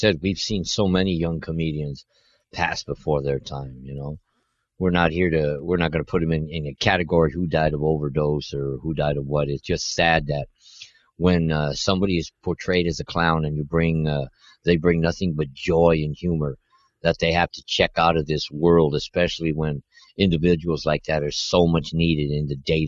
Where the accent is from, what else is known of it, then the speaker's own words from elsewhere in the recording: Montebello, California, United States; when I was growing up in Montebello.